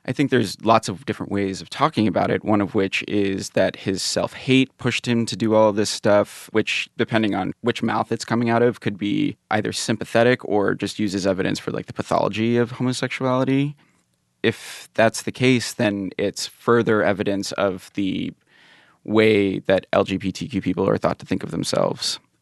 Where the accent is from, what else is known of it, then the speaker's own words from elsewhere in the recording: Virginia, United States; born there; I was born in Virginia.